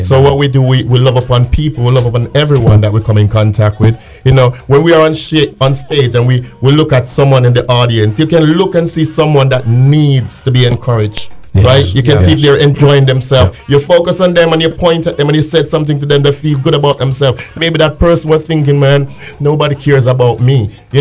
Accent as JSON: {"language": "English", "region": "Kingston", "country": "Jamaica", "said": "Well, I'm from Kingston, Jamaica, as you heard earlier"}